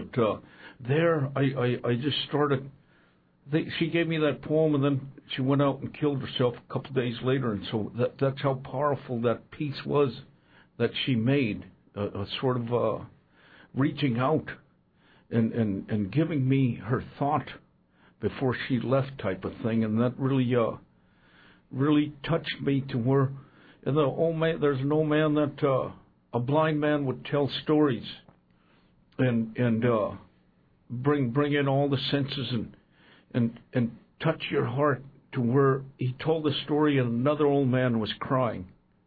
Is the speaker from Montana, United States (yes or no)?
yes; Crow Agency, Montana, United States; I'm a Crow Indian, and I grew up over at Crow Agency, Montana. And I grew up on the Little Bighorn River, the land of the Shining Mountains, the Bighorn Mountains. And I grew up in Montana, yeah.